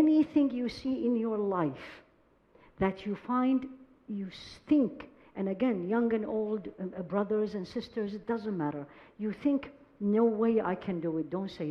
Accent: California, United States; I come from California, so we're very spoiled with the weather.

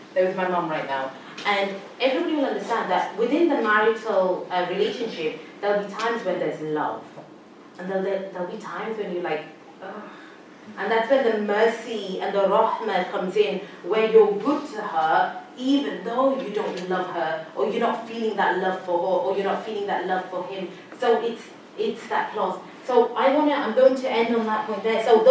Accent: Pakistan; like Pakistan, I'm Pakistani, so I can mention that.

